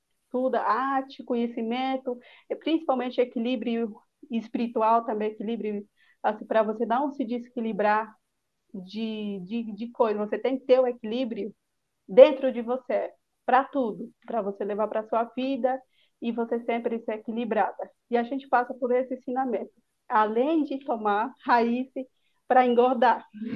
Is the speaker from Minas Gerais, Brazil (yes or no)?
no; Mato Grosso, Brazil; E eu nasci na Irra Kalapalo, uma aldeia que você conheceu